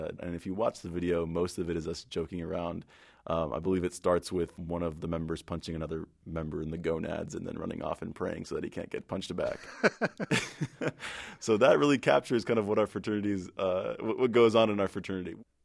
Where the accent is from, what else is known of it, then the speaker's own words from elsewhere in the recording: United States; And so growing up in America, a lot of us kind of have to live a double life.